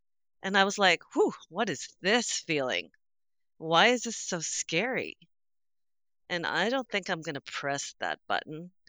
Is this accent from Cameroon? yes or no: no; Canada; also born or lived in Grand Cayman; As a Canadian with no winters, it was heavenly.